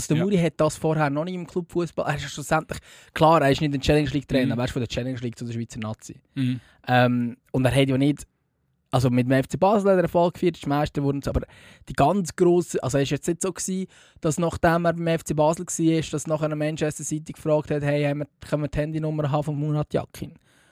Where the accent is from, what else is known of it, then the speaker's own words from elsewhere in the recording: Austria; Ja, als Österreicher